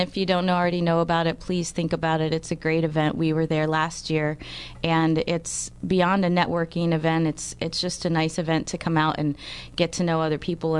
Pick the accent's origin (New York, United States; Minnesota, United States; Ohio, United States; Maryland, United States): Ohio, United States; Melanie's from Georgia. I'm from Ohio